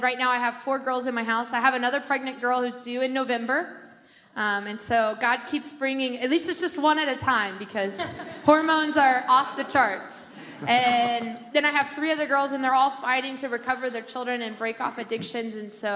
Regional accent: Kentucky, United States; I grew up in Kentucky. My family, I went to church my whole life, so I'm a product of a church.

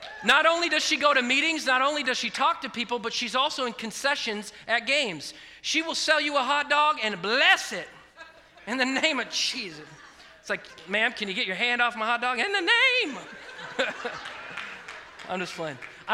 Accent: West Coast, United States; I grew up on the West Coast, and the West Coast for education is not the best coast.

